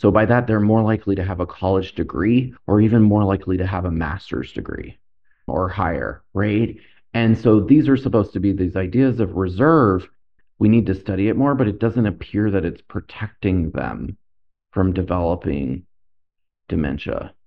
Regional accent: Florida, United States; We were just talking before we started the podcast about me also being from Florida. And so I grew up in South Florida.

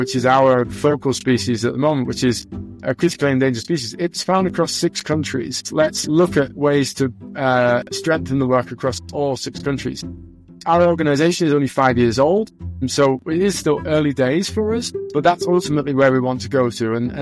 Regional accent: Northern England, United Kingdom; Growing up in North England, I was a bit of an oddball

